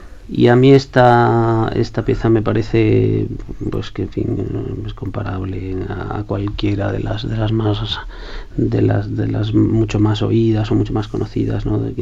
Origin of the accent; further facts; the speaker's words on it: Basque Country, Spain; also born or lived in Madrid / Catalonia; now in Navarre, Spain; Sí, soy vasco y vivo en Navarra